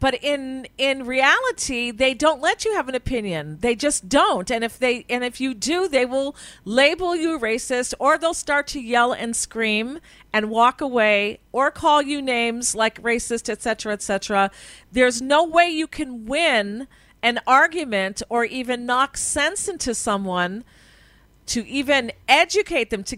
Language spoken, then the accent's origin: English; United States; I mean, when you and I grew up in the United States, it was a completely different country, different value system.